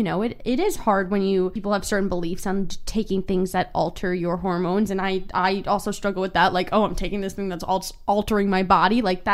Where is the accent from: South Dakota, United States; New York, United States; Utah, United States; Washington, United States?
New York, United States; We grew up in New York.